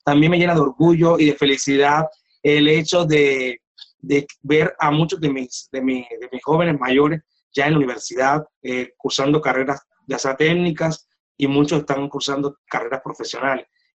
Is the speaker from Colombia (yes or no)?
yes; San Basilio de Palenque, Bolívar, Colombia; me siento orgullosa también de mi pueblo natal, que es San Basilio de Palenque